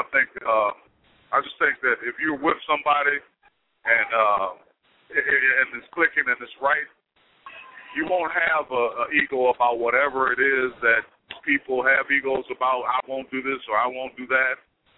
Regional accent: Wisconsin, United States; I guess I grew up in Wisconsin, and when I was a Cub Scout, that was one of our good deeds.

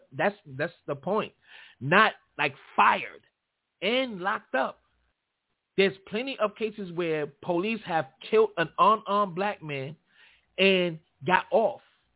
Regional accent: Australia; accent: American; Nah. I'm from Australia. I just got a real thick United States accent.

